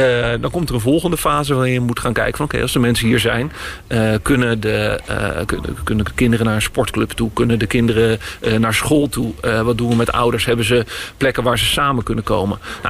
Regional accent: The Hague, South Holland, Netherlands; Nou, eigenlijk als Hagenaar hoop ik dat vooral zo snel mogelijk de verbouwing van Binnenhof wordt afgerond.

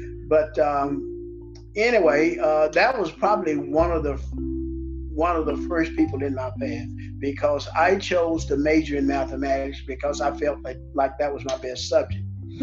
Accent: Arcadia, Louisiana, United States; Of course, Arcadia, Louisiana is a small town, and I was born and reared there with two parents, a mom and dad.

